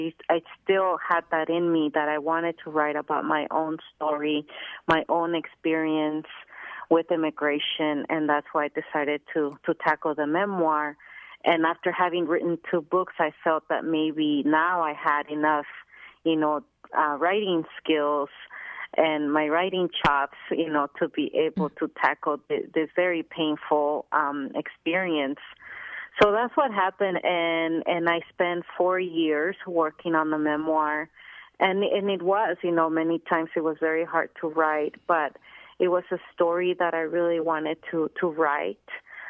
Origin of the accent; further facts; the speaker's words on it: Mexico; as a child, growing up in Mexico and then losing both my parents to the U.S., it was a very traumatic experience.